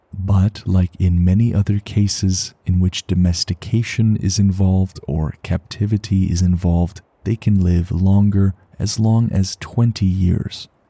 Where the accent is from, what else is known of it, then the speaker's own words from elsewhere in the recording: Canada; Sure, it's cold, but hey, I'm a Canadian.